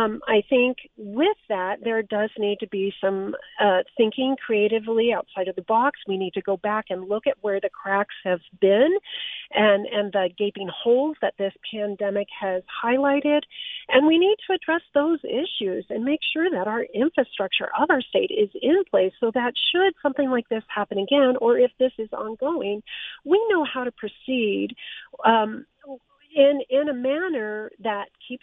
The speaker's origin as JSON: {"language": "English", "town": "Flagstaff", "region": "Arizona", "country": "United States", "tie": "born or raised there", "lives_now": "Tucson, United States", "said": "I was born in Flagstaff, Arizona, and spent my childhood years in the northern part of the state, and eventually made my way to Tucson in 2003."}